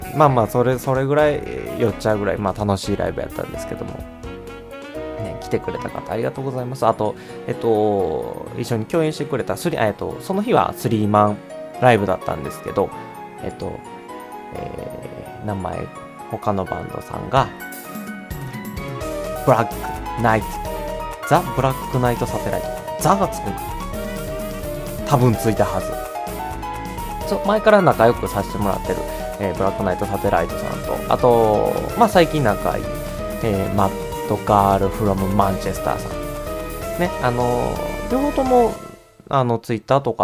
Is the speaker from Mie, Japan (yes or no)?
yes; Mie, Japan; accent: Ise dialect; こっちの方にいて仕事してたら、敬語に少し関西弁が混じって、で地元のその通ってた高校は完全に伊勢弁なんで、伊勢弁になって、でさらに自分の実家の方に帰るとまた